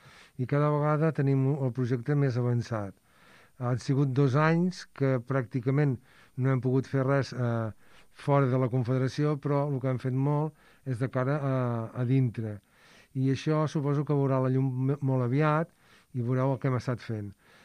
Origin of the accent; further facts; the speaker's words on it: Caldes de Malavella, Catalonia, Spain; jo no m'he amagat mai que sóc de Caldes de Malavella